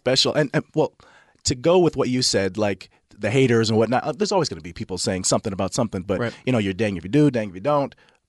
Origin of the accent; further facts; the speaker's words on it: Las Vegas, Nevada, United States; Yeah. So we were raised in Las Vegas.